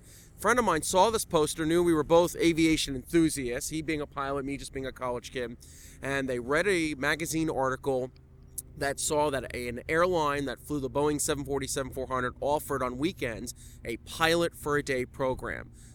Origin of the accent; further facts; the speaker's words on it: Miami, Florida, United States; growing up in Miami, Florida, I wanted to be a Pan Am 747 pilot